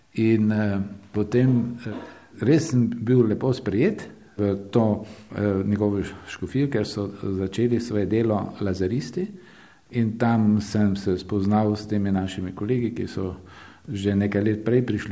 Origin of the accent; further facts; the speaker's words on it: Lenart, Drava, Slovenia; Prihajam pa iz Slovenskih goric, od Svetega Lenarta, v Slovenskih goricah in sicer z takšne bolj razvejane vasi za Markova. To ni taka gručasta vas, ampak so to takle raztresene domačije.